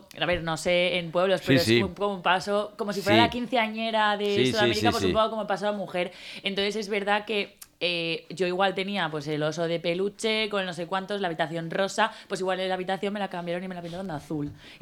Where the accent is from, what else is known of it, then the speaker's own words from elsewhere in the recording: Valencia, Valencian Community, Spain; Valencia, Valencia.